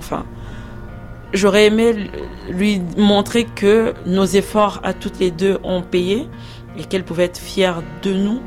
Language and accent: French; Cameroon; On est originaire du Cameroun